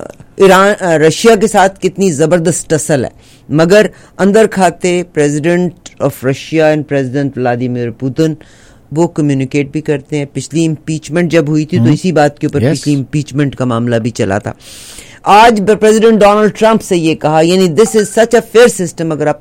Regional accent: Pakistan; مگر میں بھی پاکستانی ہوں

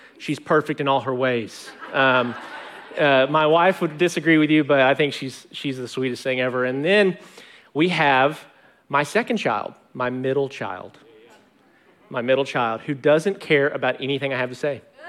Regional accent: Arkansas, United States; moved away as an adult; now in Longview, United States; And so I moved to Longview, Texas over a decade ago. I'm originally from Arkansas. I tried to get to Texas as fast as I could.

